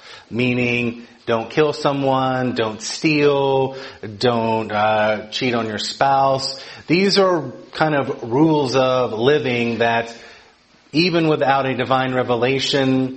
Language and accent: English; Atlanta, Georgia, United States; I'm from Atlanta, so I know what it is to be a southerner